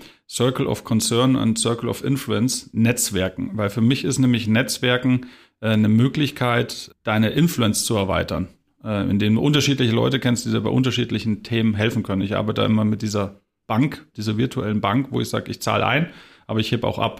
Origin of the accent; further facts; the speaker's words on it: Bavaria, Germany; Ich komme aus Bayern